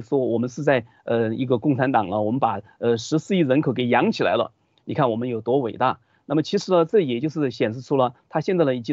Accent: Sichuan, China; accent: Sichuanese; 地摊经济用我们四川话

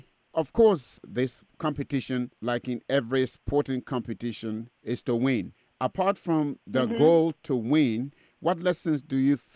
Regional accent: Liberia; I attended primary and secondary schools in Africa, back in my home country of Liberia.

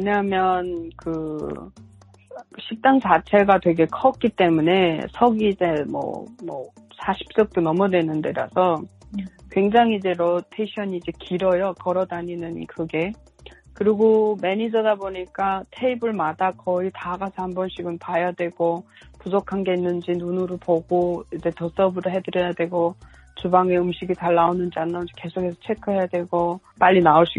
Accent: North Korea

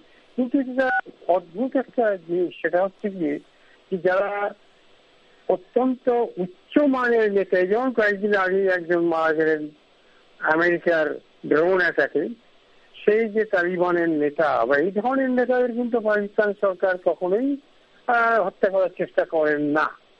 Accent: India; আমরা ভারতীয় হিসেবে

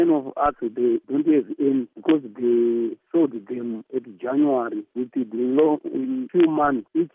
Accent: Gokwe, Midlands, Zimbabwe; from Gokwe, Kavuyin constituency, Chief Sinchembo, Ward 3, Vumba.

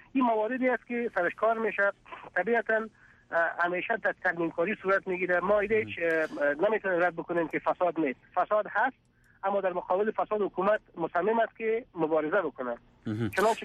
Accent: Afghanistan; ما هم افغان هستیم در مجموع افغانای افغانستان و مسلمان انسانای افغانستان.

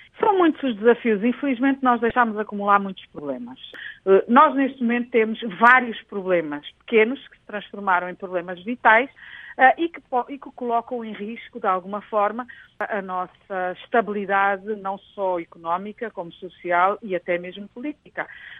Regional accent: Angola; como angolana

